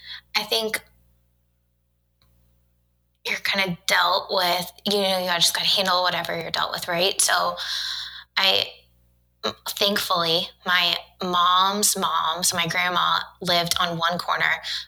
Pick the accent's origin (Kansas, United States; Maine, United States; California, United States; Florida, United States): Florida, United States; Daytona Beach; So we grew up in Daytona Beach. Yeah, like north, central-ish Florida.